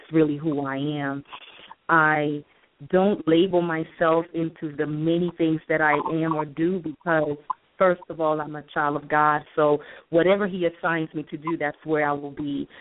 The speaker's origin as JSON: {"language": "English", "country": "Panama", "said": "I'm a child of the King, the Most High God. Basically, I'm from the Republic of Panama, so I am Spanish, Panamanian"}